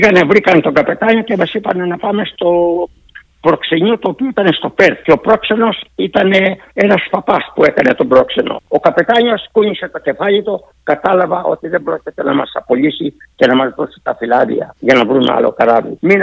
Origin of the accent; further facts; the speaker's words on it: Greece; now in Australia; ξαναπήγα πίσω στην Ελλάδα και έβγαλα ταξί εκεί πέρα